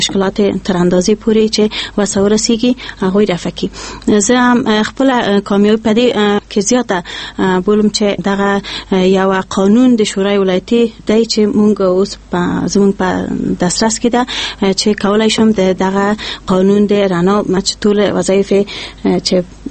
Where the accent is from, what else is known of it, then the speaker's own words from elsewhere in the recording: Kabul, Afghanistan; زه د کابل یم